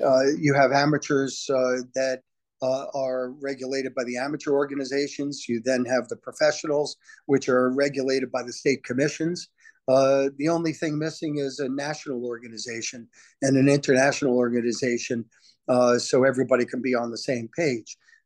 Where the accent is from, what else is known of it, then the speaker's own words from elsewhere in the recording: New York, United States; So my defensive partner, growing up in Long Island, when I was playing ice hockey, was a guy whose name is Nick Fetiu.